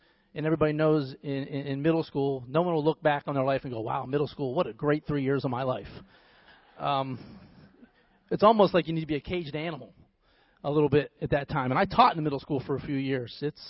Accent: Youngstown, Ohio, United States; I'm from Youngstown, Ohio. So just for you, for all my Ohio people, OH!

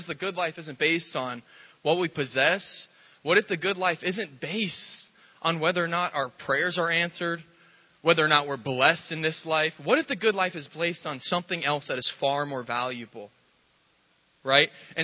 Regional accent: Englewood, Florida, United States; So for those who don't know me … I grew up here in Englewood, Florida, 22 years old.

